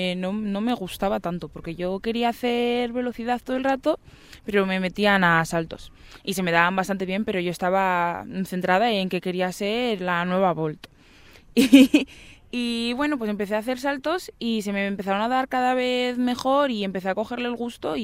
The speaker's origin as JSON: {"language": "Spanish", "country": "Spain", "tie": "born or raised there", "said": "soy una persona que se ha criado aquí, que llevo toda mi vida aquí, que soy española"}